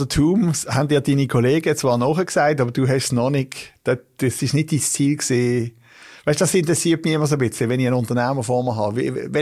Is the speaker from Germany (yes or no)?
no; Solothurn, Switzerland; Ah, ich bin in Lohnach aufgewachsen. Ich meine, das ist Solothurn.